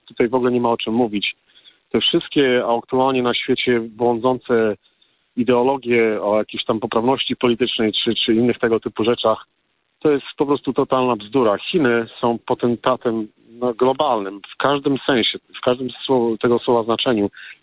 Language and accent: Polish; Gdańsk, Pomeranian Voivodeship, Poland; now in United States; Ja też pochodzę z Gdańska, mieszkam w Ameryce już prawie 30 lat